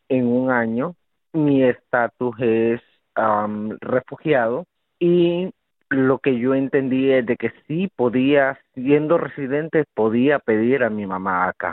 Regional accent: Honduras; now in United States; Soy de Honduras.

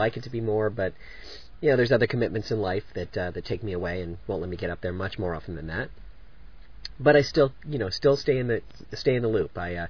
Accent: Florida, United States; also born or lived in Orlando; As a longtime fan, I grew up in South Florida. I was born before Disney World opened, so I went there as a youngster.

